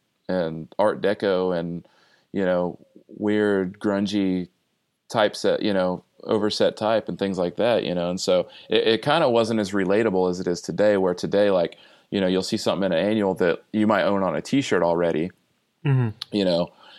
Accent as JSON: {"language": "English", "region": "Midwest", "country": "United States", "said": "because I'm from the Midwest, and everybody works hard"}